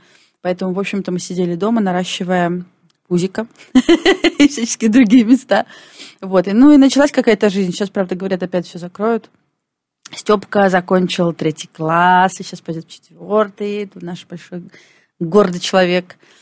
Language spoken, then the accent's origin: Russian; Belarus; now in Warsaw, Poland; Ну, так а мы же белорусы